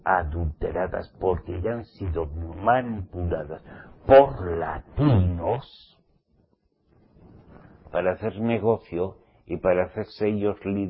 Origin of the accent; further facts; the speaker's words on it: Spain; born there; Yo nací en España.